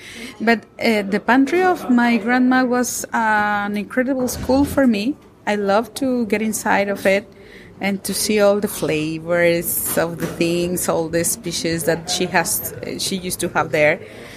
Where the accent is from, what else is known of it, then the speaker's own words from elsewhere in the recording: Mexico; English is a second language; So I studied that in Guadalajara in Mexico. I'm from Mexico.